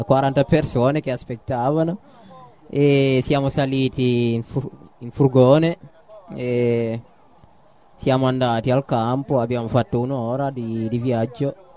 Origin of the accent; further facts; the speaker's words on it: Guinea; Italian is a second language; now in Italy; Vengo dalla Guinea.